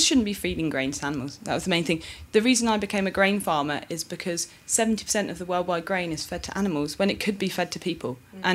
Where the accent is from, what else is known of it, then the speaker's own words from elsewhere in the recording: South West England, United Kingdom; I grew up in Cornwall